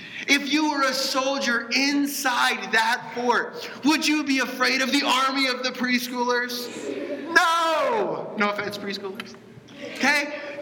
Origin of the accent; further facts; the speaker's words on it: Texas, United States; And I grew up in Texas, and there's a very famous fort, a very famous stronghold down in San Antonio, Texas.